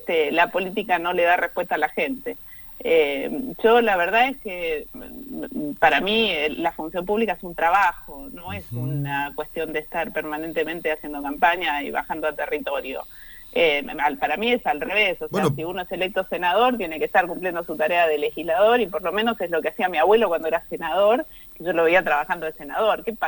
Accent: San Martín de los Andes, Neuquén, Argentina; yo soy de San Martín de los Andes y la verdad es que el pueblo está desbordado

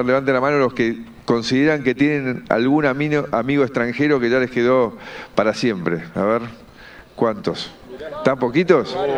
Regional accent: Argentina; como presidente y como argentino

